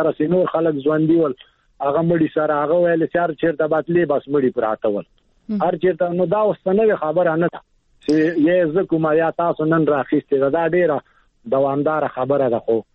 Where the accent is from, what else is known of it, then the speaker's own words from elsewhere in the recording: Afghanistan; نو دا چې موږ هم افغانان تاسو غوندې موږ خو بیخي به زیات خپه کیږو